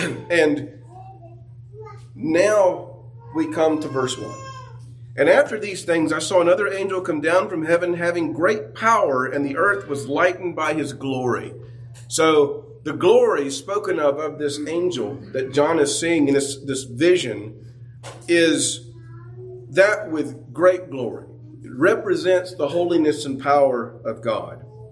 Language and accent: English; Georgia, United States; but maybe I'm a good old boy. I'm a redneck from North Hall.